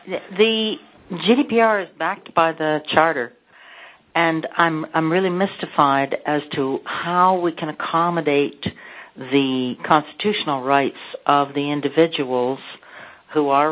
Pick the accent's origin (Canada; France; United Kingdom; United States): Canada; because I don't have any rights in the state of California as a Canadian.